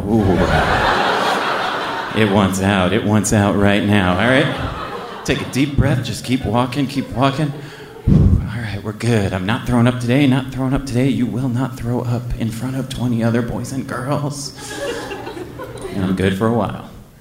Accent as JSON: {"language": "English", "country": "United States", "said": "We're from the States."}